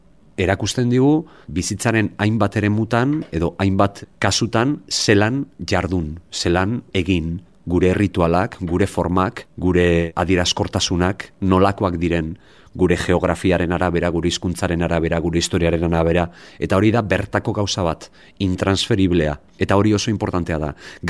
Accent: Basque Country, Spain

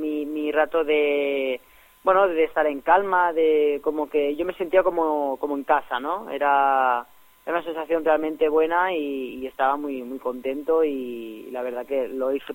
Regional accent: Granollers, Catalonia, Spain; el Club Natació Granollers, que es de donde soy yo, de donde vengo, donde me han formado.

